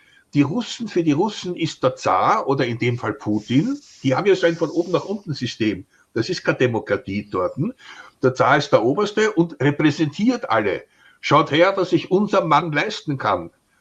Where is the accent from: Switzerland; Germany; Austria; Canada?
Austria; Tyrol; Ich habe meine Kindheit, meine Jugend in Tirol verbracht teilweise.